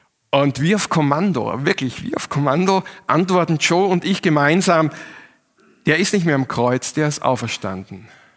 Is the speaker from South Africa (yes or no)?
no; Austria; ich komme aus Österreich und in Österreich ist Karfreitag kein Feiertag